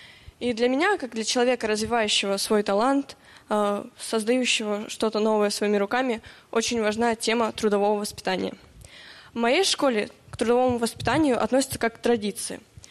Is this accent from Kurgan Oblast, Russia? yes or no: no; Shpunovo, Omsk Oblast, Russia; я из Омской области, село Шпуново.